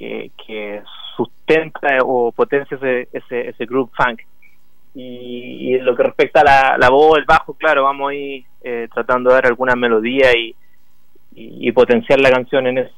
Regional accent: Valparaíso, Chile; now in Santiago, Chile; Gonzalo y yo, Gonzalo el guitarrista, somos de Valparaíso.

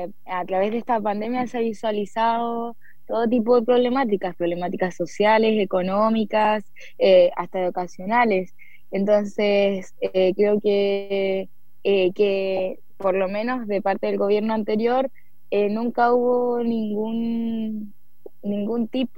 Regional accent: Santiago, Santiago Metropolitan Region, Chile; acá, por ejemplo, en el sur, yo soy de Santiago y estoy acá

